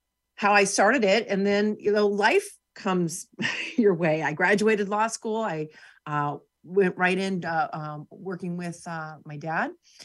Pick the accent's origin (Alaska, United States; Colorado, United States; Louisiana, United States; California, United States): Alaska, United States; So I grew up in Alaska in the mid-70s and 80s, and they started their own businesses up here.